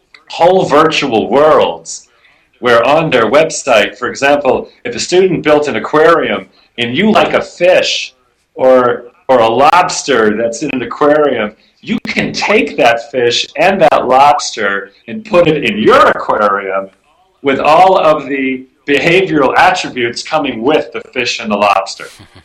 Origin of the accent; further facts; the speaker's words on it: United States; So as an American, there's just no question that the United States is falling behind every year.